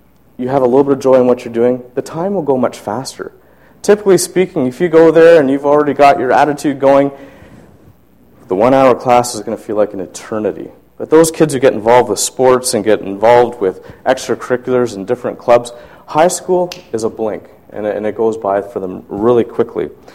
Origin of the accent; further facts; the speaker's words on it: Toronto, Ontario, Canada; I'm originally from Toronto.